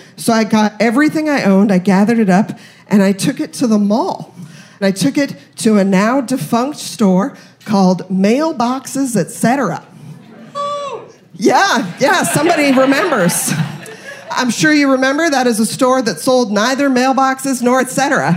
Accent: Denver, Colorado, United States; And because I was a kid from Denver, I did love school when I was a kid.

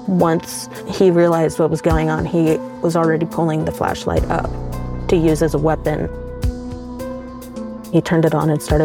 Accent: the South, United States; Me and P, we're both from the South.

